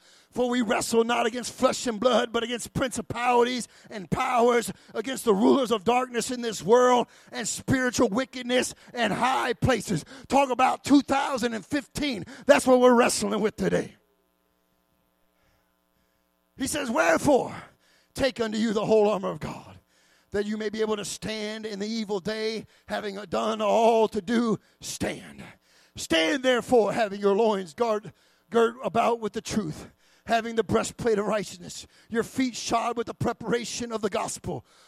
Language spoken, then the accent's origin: English; South Bend, Indiana, United States; and I'm from South Bend.